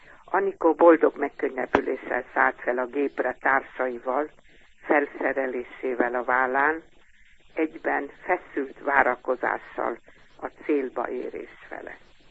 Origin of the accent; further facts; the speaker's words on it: Jánosháza, Vas, Hungary; now in Israel; Onnan származunk mind a ketten, Jánosházáról, a finni nagymama szükebb pátriájából.